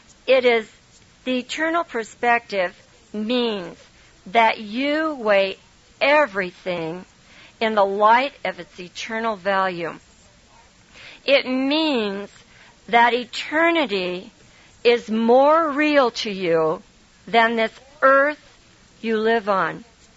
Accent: California, United States; I'm a Californian and all this. And we can get by with a lot if you are from California because they think we're kind of crazy anyhow.

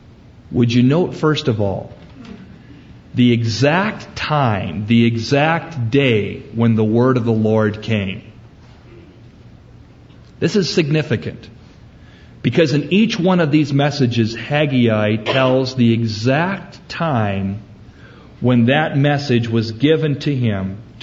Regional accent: San Jose, California, United States; I grew up in San Jose. It was close to the beach. And the weather's nice. And that's my hometown, so to speak.

